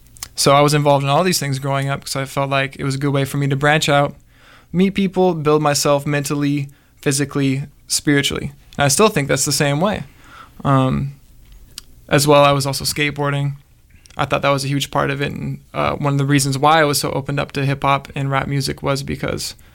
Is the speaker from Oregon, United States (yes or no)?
yes; Portland, Oregon, United States; I grew up in Southwest Portland, which is like a cultural vacuum. You know, nothing's going on.